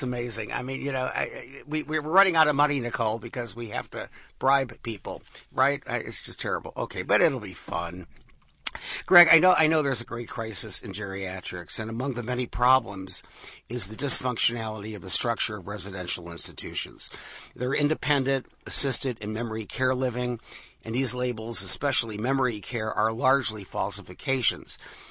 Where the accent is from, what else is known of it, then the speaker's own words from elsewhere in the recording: Pittsburgh, Pennsylvania, United States; I was sitting in my favorite chair, thinking about growing up in Pittsburgh. Loving parents, great friends, warm house.